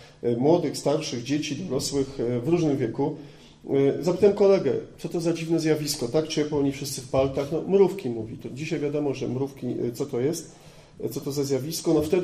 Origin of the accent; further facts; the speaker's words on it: Warsaw, Masovian Voivodeship, Poland; moved away as an adult; now in Biała Podlaska, Poland; wyjechałem z Warszawy, ja pochodzę z wielopokoleniowej rodziny warszawskiej, która jakimś cudem przeżyła powstanie. Wyjechałem na Podlasie po skończeniu studiów za moją żoną, która jest Bialczanką